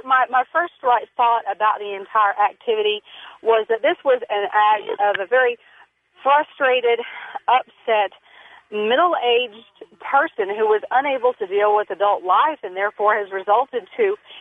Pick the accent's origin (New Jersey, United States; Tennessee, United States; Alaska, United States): Tennessee, United States; I am also from Tennessee. Thank you very much.